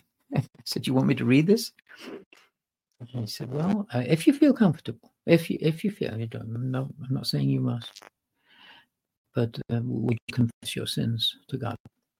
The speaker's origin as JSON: {"language": "English", "town": "Manchester", "region": "North West England", "country": "United Kingdom", "said": "I'm British. You know, I'm from Manchester."}